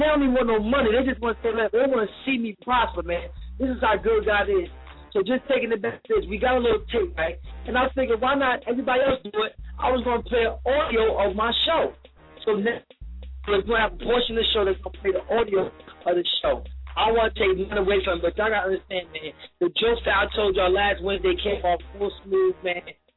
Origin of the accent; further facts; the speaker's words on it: Newark, New Jersey, United States; He got a show that's going on right now in Newark, New Jersey, right in my hometown, right in my hood.